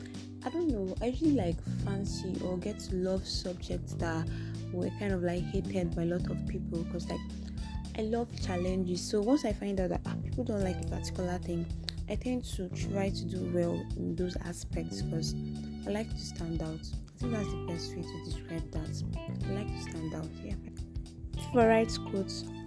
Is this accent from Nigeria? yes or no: yes; Cross River, Nigeria; old presently, but by June 21st, I should be 22 years old. My state of origin, I'm from Cross River State, Nigeria.